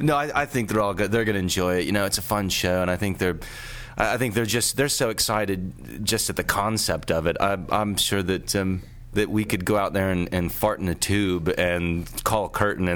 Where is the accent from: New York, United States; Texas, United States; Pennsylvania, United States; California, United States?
Texas, United States; Houston; I mean, I grew up in Houston, but I've got family scattered all about, and mostly in the Dallas area.